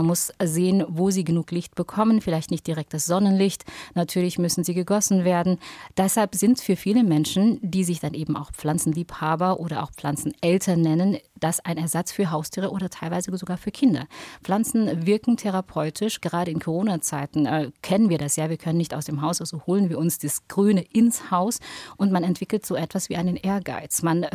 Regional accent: Indonesia; sogar in Indonesien, in meiner Heimat

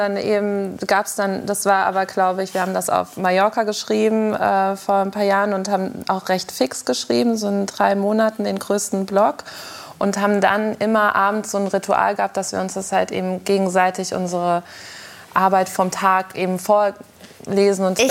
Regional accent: Frankfurt, Hesse, Germany; ich komme aus Frankfurt irgendwie. Man babbelt so gleich.

